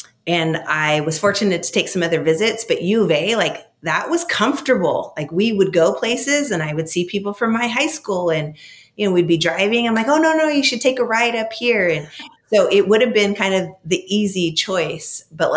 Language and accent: English; Tucson, Arizona, United States; I always say that I lucked out because I'm from Tucson.